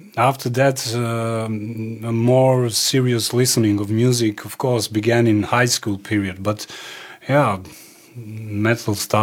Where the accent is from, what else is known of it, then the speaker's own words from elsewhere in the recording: Zadar, Zadar County, Croatia; English is a second language; moved away as an adult; also born or lived in Switzerland / Austria / Frankfurt, Germany; I head back to my hometown of Zadar, where I made Croatian papers and traveled to Italy. After that, I moved a lot. I lived in Switzerland, lived in Austria, even in Frankfurt, Germany for a year